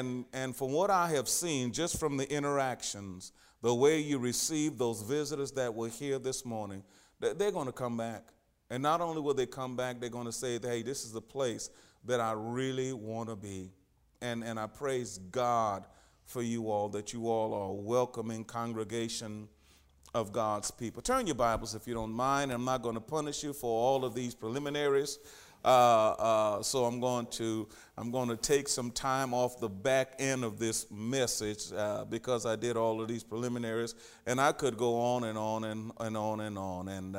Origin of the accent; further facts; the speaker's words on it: Louisiana, United States; simply because you all know I'm from Louisiana, and it looked like you fixed all of my Louisiana favorites.